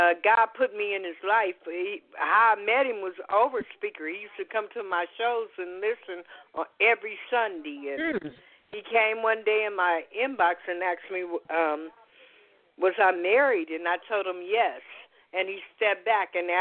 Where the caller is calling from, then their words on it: Las Vegas, Nevada, United States; know I'm calling from Las Vegas.